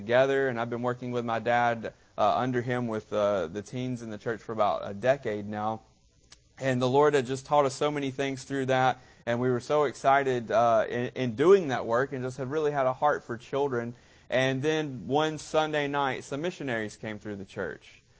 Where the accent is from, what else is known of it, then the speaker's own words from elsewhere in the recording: Winston-Salem, North Carolina, United States; We're from the Winston-Salem area of North Carolina, and that's where we both grew up